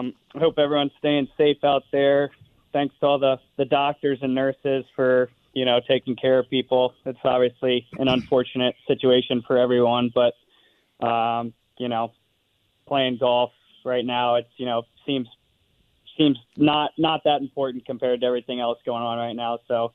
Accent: Burtonsville, Maryland, United States; also born or lived in Takoma Park / Rockville; I was born in Tacoma Park, and now they run with it and say I'm from Tacoma Park. I grew up in Burtonsville, Maryland. We moved to Rockville inside Manor Country Club my junior, senior year of high school

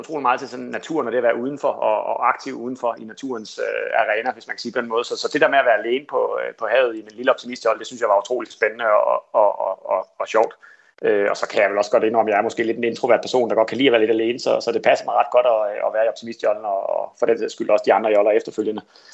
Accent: Kolding, Region of Southern Denmark, Denmark; fordi jeg voksede op her i Kolding, tæt på vandet

